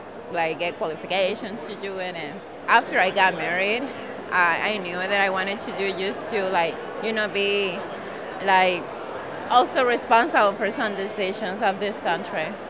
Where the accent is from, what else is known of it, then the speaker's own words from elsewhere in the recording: Mexico; moved away as an adult; now in United States; I am from Mexico originally. And I came to babysit a kid like for 2 years.